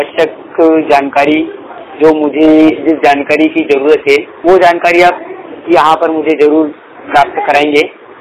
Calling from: Madhya Pradesh, India; और मैं MP मध्य प्रदेश से हूँ

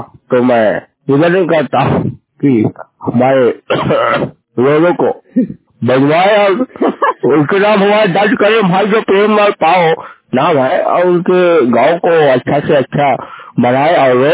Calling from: Madhya Pradesh, India; मैं जिला शहडोल से बात कर रहा हूँ।

